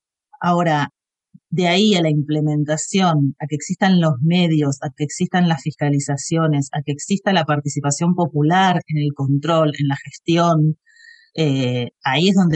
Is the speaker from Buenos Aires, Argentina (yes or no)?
yes; Buenos Aires, Argentina; soy de Buenos Aires, como casi todos y todas, que en un momento emigré hacia la provincia de Río Negro, que es en el norte de la Patagonia, vivo cerquita de la frontera con Chile.